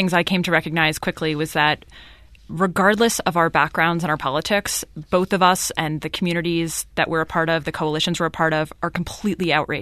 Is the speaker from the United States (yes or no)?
yes; New Hampshire, United States; I mean, I grew up in New Hampshire, so yeah. Definitely a state with a strong Second Amendment community